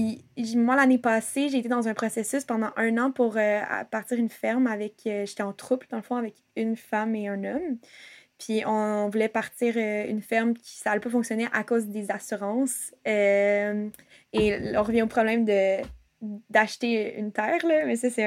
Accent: Montreal, Quebec, Canada; born there; also born or lived in Gaspésie; now in Sherbrooke, Canada; j'ai 24 ans. En ce moment, j'habite à Sherbrooke, à Lennoxville, mais je suis née à Montréal, même si je m'identifie plus comme gaspésienne parce que ça fait quelques années que je vis en Gaspésie.

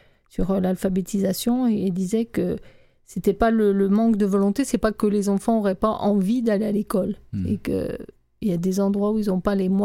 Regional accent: France; now in Canada; je suis française, habitant ici au Québec

